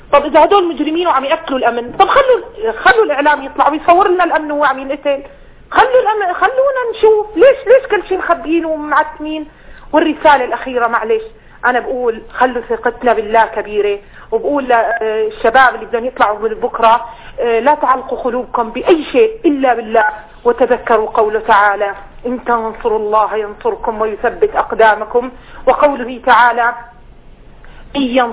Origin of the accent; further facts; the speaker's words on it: Syria; أنا والله صرت استحي أقول إني سورية